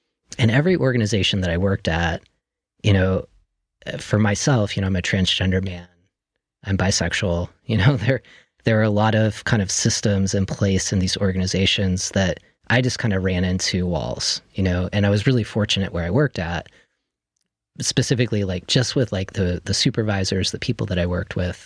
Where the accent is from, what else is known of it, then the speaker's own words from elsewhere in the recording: Florida, United States; I grew up in Florida in a suburban area in the 80s and 90s.